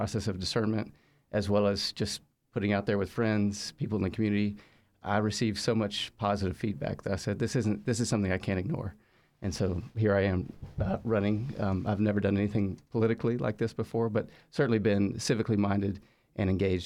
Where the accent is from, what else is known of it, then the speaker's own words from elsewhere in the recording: Georgia, United States; also born or lived in Chicago / Latin America; My background, I grew up in Georgia, born and raised here, and I've been on sort of a yo-yo relationship with Georgia.